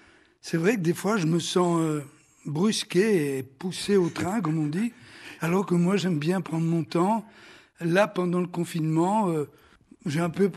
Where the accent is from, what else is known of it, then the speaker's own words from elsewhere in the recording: Sicily, Italy; now in Belgium; je viens, comme vous allez le dire sans doute, de Sicile. Mais je suis bien en Belgique, je suis belge de cœur, de mentalité. À part quelques caractéristiques qui me restent du Sicilien.